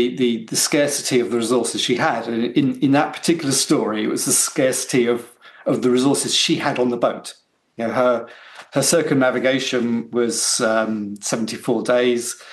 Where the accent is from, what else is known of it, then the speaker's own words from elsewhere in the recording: Hong Kong; One, I grew up in Hong Kong. I did a lot of sailing out there.